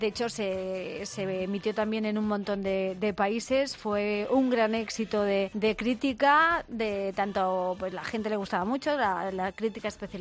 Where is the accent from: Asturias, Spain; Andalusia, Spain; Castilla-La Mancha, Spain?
Castilla-La Mancha, Spain; Pedro Muñoz; Que está dentro de la ruta del Quijote, pero no, en mi pueblo no pasó nada.